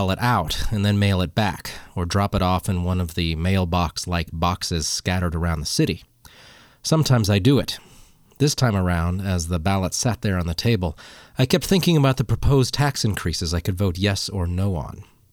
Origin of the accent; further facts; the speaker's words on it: Colorado, United States; In my home state of Colorado, all voting is by mailed paper ballots.